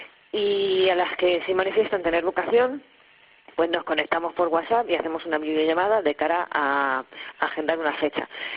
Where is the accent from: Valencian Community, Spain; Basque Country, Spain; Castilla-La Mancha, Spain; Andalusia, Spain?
Castilla-La Mancha, Spain; Ciudad Real; Nosotros somos de Ciudad Real.